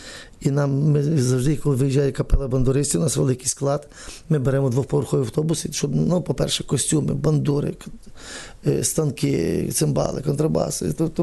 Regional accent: Galicia, Ukraine; тому що я сам галичанин

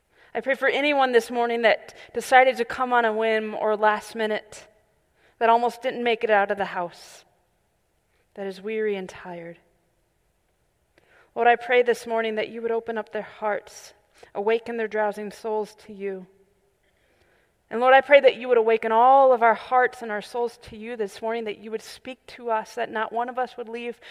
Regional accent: California, United States; And I thought, thanks be to God, I'm a Californian.

